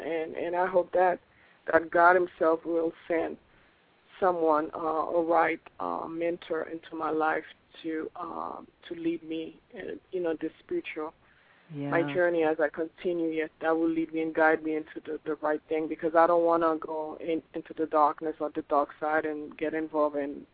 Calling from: Georgia, United States

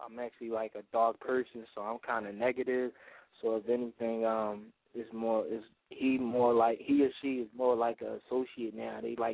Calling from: Philadelphia, Pennsylvania, United States; I'm from South Philly.

